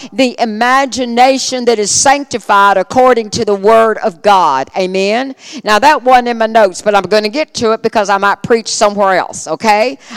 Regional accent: Louisiana, United States; I can't pronounce them because I'm Cajun and English and I slaughter them.

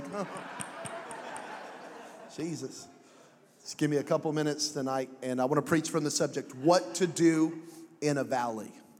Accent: Las Vegas, Nevada, United States; I'm just teasing, but I'm kind of naughty, but I'm from Vegas, so forgive me if I say anything that's inappropriate.

